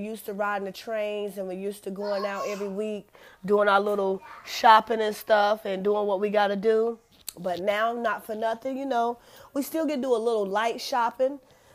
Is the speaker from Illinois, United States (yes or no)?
no; New York City, New York, United States; We've had a great loss up here in New York City, and everyone, even New York City, my city, my hometown, surrounding areas